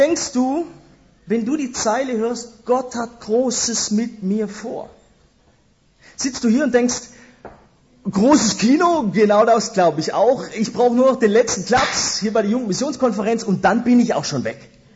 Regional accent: Stuttgart, Baden-Württemberg, Germany; Hier in Stuttgart, meiner Heimatstadt. Ich komme aus Stuttgart-Ost, da nähe Gablenberg, sprich da, wo in Stuttgart die Randgruppen wohnen.

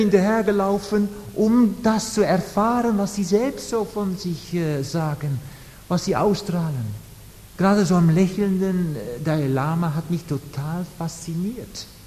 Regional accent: Netherlands; German is a second language; Ich bin natürlich als Holländer nicht von Anfang an Buddhist gewesen.

